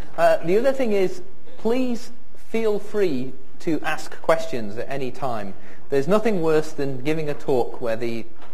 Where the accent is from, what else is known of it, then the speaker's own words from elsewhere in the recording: England, United Kingdom; So apologies for giving the talk in English, but being English, I don't know any other language.